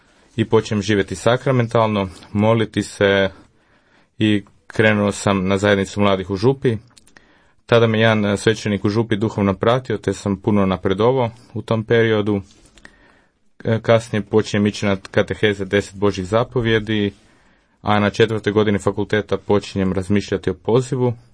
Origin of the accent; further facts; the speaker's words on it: Zagreb, City of Zagreb, Croatia; born there; rođen sam u Zagrebu, imam 27 godina, dolazim iz župe Kraljice Svete Krunice.